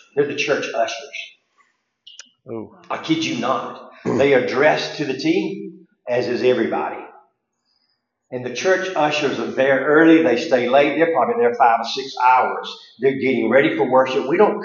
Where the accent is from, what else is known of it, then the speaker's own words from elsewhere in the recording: United States; We're going to a communist country. We're American, obviously.